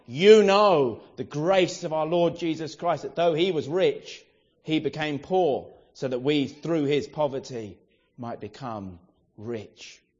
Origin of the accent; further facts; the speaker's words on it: England, United Kingdom; These are familiar themes, aren't they, to us as English people.